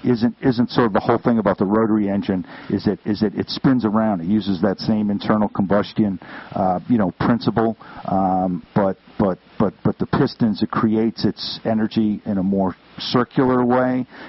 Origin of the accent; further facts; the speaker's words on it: Massachusetts, United States; I know I'm from New England. I'm from Massachusetts.